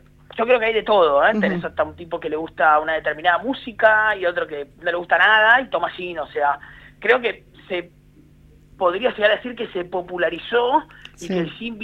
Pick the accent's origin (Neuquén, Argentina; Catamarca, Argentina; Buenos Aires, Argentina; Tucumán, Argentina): Buenos Aires, Argentina; nosotros somos de Buenos Aires